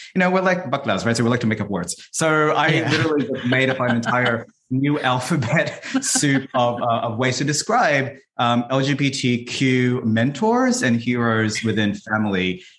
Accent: Philippines; the growing up in the Philippines, there was like a lot of just festivals and a lot of like just merriment.

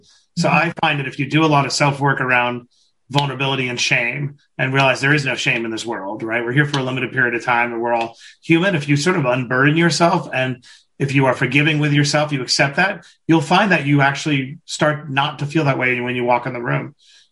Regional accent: Queens, New York, United States; We're both from Queens.

